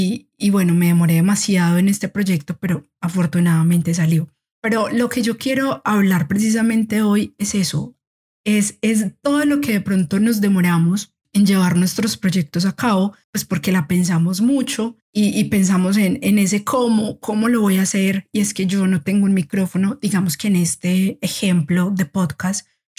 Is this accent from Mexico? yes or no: no; Medellín, Antioquia, Colombia; de Medellín, Colombia.